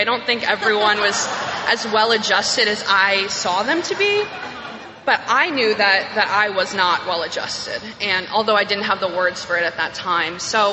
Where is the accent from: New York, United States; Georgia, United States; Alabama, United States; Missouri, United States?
New York, United States; New York City; Like I said, I'm from New York. I grew up on the upper West Side, as we call it. And it's a nice place.